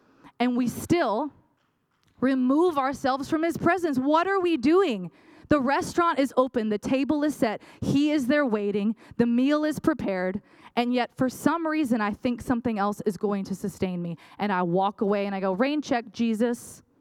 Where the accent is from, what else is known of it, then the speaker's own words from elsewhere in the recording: United States; I'm like, wow, being American rocks.